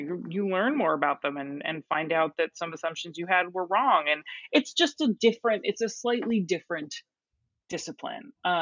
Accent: East Coast, United States; I don't think I came to LA, and I grew up on the East Coast. So the West Coast was really kind of foreign to me.

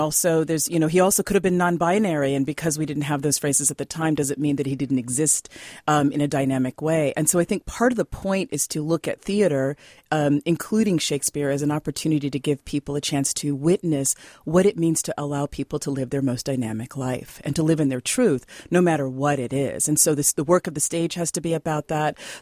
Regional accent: Oakland, California, United States; I'm from Oakland.

